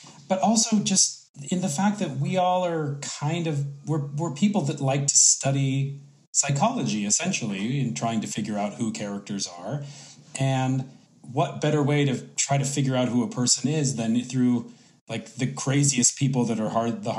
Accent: Utah, United States; And growing up in Utah, that's like having the last name Mr. or President.

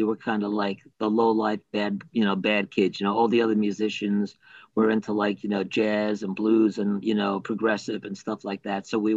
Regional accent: New Milford, New Jersey, United States; You know, my hometown, New Milford, had, you know, quite a few bands at that point already that were kind of like doing semi well.

